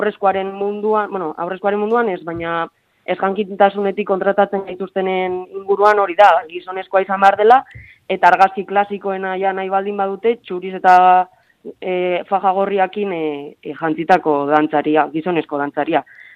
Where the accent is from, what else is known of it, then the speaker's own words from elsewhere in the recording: Vitoria-Gasteiz, Basque Country, Spain; ni Gasteizkoa naiz